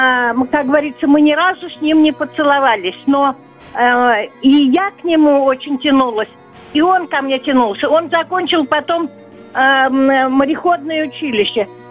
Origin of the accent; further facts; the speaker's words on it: Moscow, Russia; Я коренная москвичка, и каждый год я ездила к родственникам в Орел отдыхать.